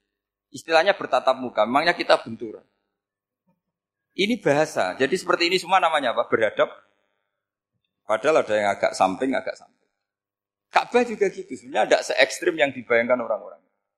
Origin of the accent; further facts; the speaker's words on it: Rembang, Central Java, Indonesia; saya orang Rembang. Hidup di Jogja ya manfaat